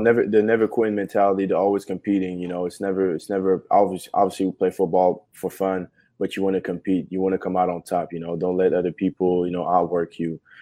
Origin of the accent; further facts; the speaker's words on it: Quebec, Canada; You know, we're from Quebec, we're from Canada. There's no one in the NFL.